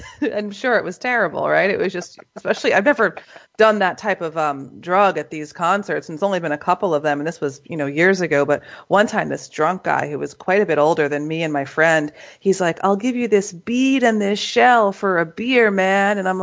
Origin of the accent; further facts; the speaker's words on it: New York, United States; So I've seen them 7 times, all here in my home state of New York.